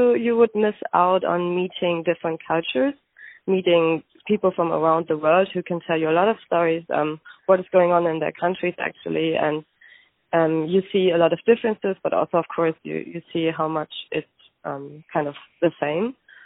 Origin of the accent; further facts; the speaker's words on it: Berlin, Germany; And I always feel like I have to say Germany because I'm from Germany. I would like to say more that I am from Berlin